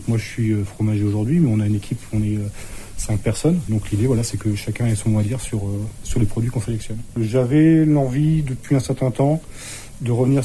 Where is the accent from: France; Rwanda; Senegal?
France; moved away as an adult; Je suis originaire de côté des Vosges, donc dans l'Eure. Et je suis arrivé à Caen pour mes études.